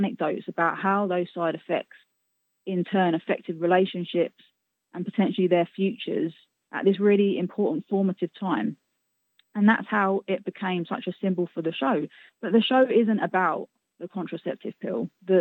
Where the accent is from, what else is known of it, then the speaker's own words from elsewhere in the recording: London, United Kingdom; where I was growing up in London as well